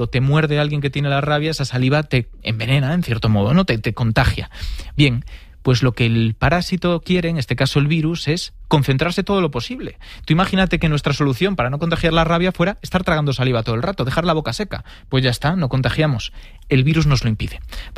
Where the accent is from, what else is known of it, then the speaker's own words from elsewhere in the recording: Galicia, Spain; Yo al final soy gallego, estoy acostumbrado a ir al mercado del pescado